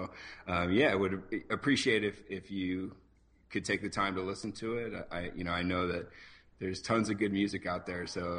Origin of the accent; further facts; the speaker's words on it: Albany, Oregon, United States; So I grew up in Albany.